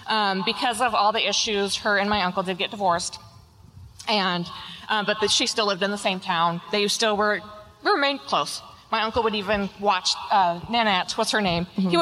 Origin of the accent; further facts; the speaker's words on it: Auburn, Washington, United States; I am from a little town that used to be called Slaughter.